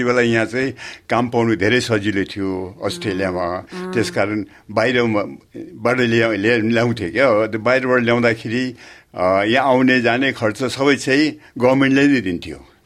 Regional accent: Darjeeling, West Bengal, India; moved away as an adult; also born or lived in Kathmandu; now in Melbourne, Australia; मेरो बाल्यकाल चाहिँ सबै चाहिँ दार्जिलिङमै बित्यो भनौँ, स्कुलिङ भयो, कलेज भयो, इभन युनिभर्सिटी पनि नर्थ बेङ्गाल युनिभर्सिटीमा पढिसकेपछि चाहिँ काठमाडौँ गएर

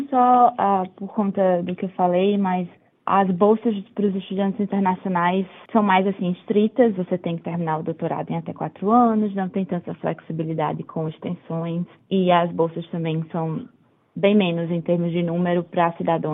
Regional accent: João Pessoa, Paraíba, Brazil; now in Australia; Eu sou de João Pessoa, na Paraíba, e eu sempre tive essa vontade de estudar fora.

